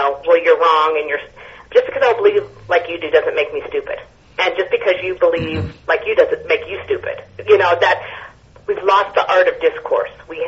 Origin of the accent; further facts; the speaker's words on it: Georgia, United States; I grew up in Georgia, so I really do.